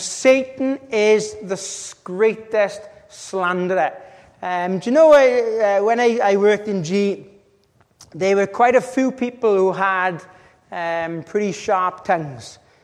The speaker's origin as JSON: {"language": "English", "region": "Wales", "country": "United Kingdom", "said": "I'm from Wales"}